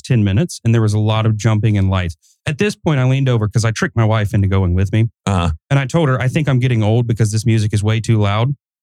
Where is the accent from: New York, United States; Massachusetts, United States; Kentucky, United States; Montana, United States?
Kentucky, United States; Yeah, I'm not a speller. I'm from Kentucky.